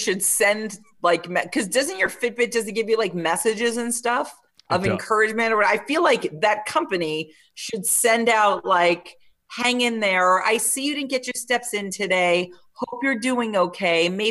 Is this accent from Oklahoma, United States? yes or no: no; New York, United States; we are from New York and my parents still have New York accents